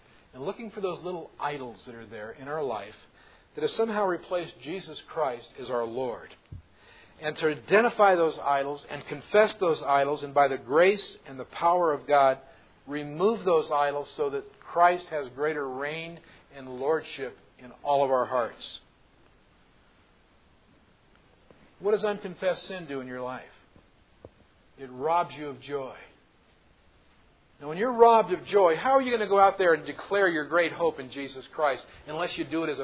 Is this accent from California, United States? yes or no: yes; Oakland, California, United States; I was surprised because we grew up around Oakland, and when Oakland A's were kind of our team with the kids growing up